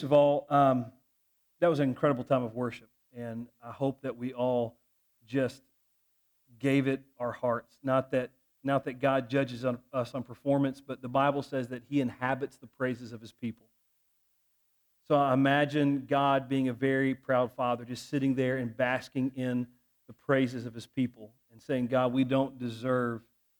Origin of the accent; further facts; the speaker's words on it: Tennessee, United States; I'm originally from Middle Tennessee